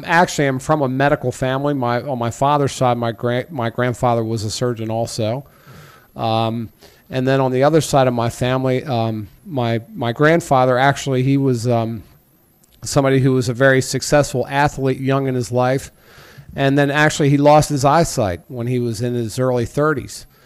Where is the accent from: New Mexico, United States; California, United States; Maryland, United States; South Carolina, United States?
Maryland, United States; Baltimore; I grew up here in Baltimore City.